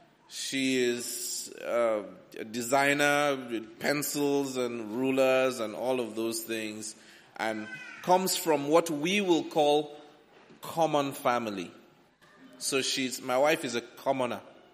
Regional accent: Nigeria; unfortunately for me, I'm from Nigeria

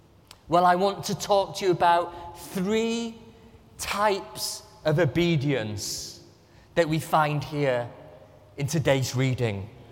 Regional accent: England, United Kingdom; now in Singapore; as an Englishman, I really appreciate the orderly queues that I can join you in.

